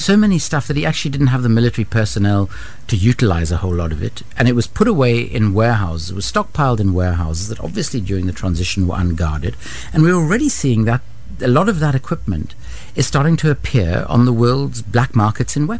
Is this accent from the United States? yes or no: no; South Africa; because of my background as a South African, I tend to focus on the African continent